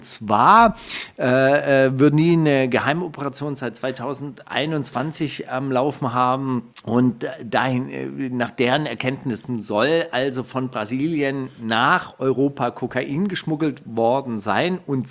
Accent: Palestine; Ich bin Palästinenser, ich kann nichts dafür. Ja? Ich komme nun mal daher.

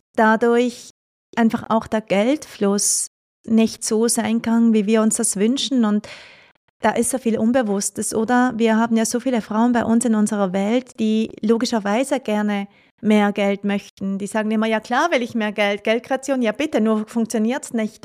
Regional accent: Basel, Basel-Stadt, Switzerland; Also in der Schweiz, gerade ich komme ja ursprünglich aus Basel

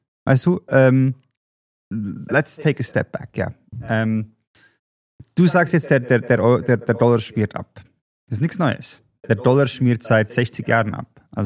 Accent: Switzerland; Und als Schweizer hier aufgewachsen und sehr stark verbunden auch mit der Schweizer Kultur

